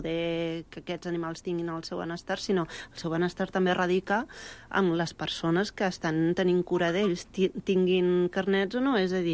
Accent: Sant Boi de Llobregat, Catalonia, Spain; jo he vist que el meu poble, Sant Boi, doncs està...

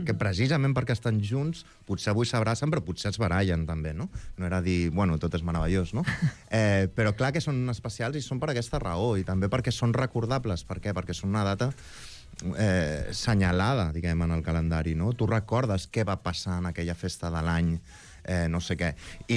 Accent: Barcelona, Catalonia, Spain; jo ja he nascut a Barcelona, soc català, però diguem, cada cop que teníem uns dies de vacances, etc., anàvem allà i encara ara ho faig jo amb la meva família.

